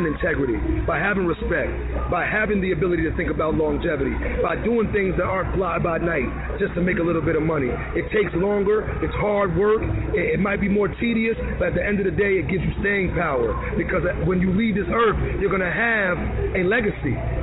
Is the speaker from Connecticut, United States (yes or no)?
yes; Norwalk, Connecticut, United States; I'm a soul singer, 3-time Apollo winner. I'm from Norwalk, Connecticut.